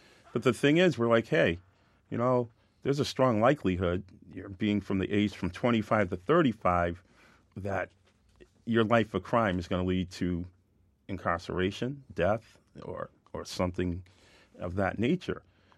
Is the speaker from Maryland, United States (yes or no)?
yes; Hillsborough, Maryland, United States; now in Boston, United States; I'm a kid from Hillsborough, Maryland that came to Boston during forced busing in 1975, and now I'm commissioner because the community helped raise me.